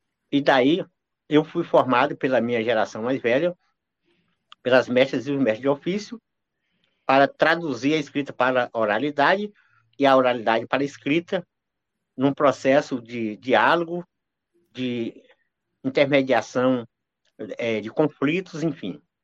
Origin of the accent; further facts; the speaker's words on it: Piauí, Brazil; eu nasci no Vale do Rio Berlenga, num local onde a Caatinga, os Cerrados, a Mata Atlântica, a pré-Amazônia, os cocais se encontram. Ou seja, eu nasci em uma encruzilhada de biomas. Nasci e fui criado nesse ambiente